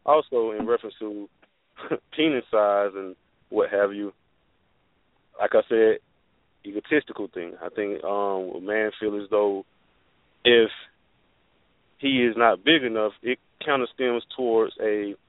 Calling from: Atlanta, Georgia, United States; I'm calling from Atlanta, Georgia.

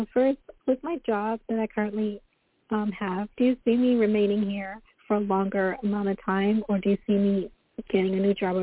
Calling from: Florida, United States; I'm calling from Florida.

